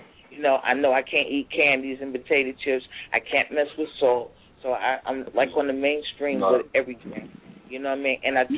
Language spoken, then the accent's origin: English; Jersey City, New Jersey, United States; Well, as of now, because I'm from Jersey City, there's not really any poetry places here